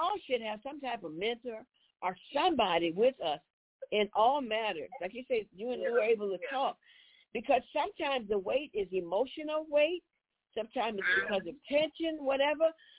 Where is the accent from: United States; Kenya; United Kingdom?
United States; the South; And so I'm from the South